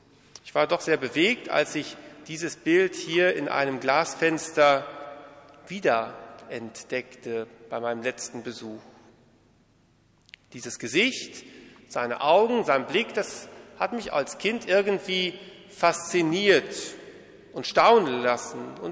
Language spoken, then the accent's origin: German; Löningen, Lower Saxony, Germany; In meiner Heimatgemeinde in Löningen, im Südoldenburger Land, im Landkreis Cloppenburg, Niedersachsen